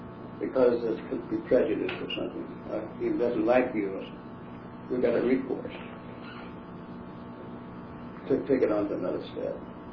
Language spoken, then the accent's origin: English; Oklahoma, United States; And I came from Oklahoma, and my next door neighbor was white. It's no big deal in Oklahoma at all, where I came from, about housing.